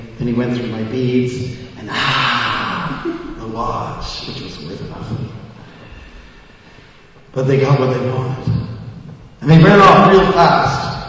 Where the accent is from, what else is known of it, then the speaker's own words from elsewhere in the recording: Canada; And where are you from? So I said, "I'm from Canada."